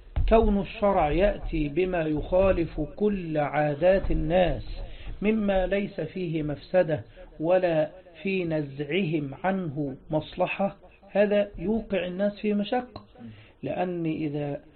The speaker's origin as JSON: {"language": "Arabic", "country": "Egypt", "said": "يعني عندنا في مصر مثلا يسمون المهر هو القائمة"}